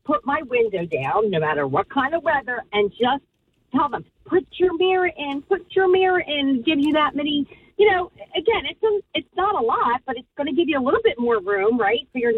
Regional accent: Pennsylvania, United States; I'm from Pennsylvania, so I was torn.

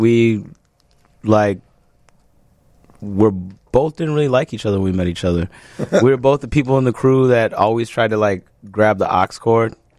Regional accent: Chicago, Illinois, United States; also born or lived in Columbus / Milwaukee; I wasn't born in Chicago. Okay. My parents met here, and I was born in Columbus, Ohio.

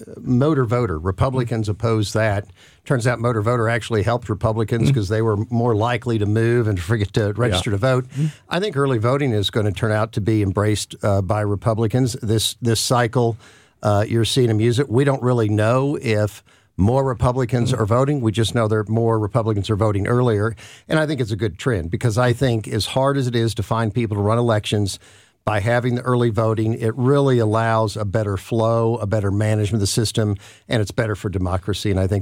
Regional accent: Missouri, United States; And that is that when I first came up in politics, I'm from the Boot Hill area. And Boot Hill area was known for voter fraud.

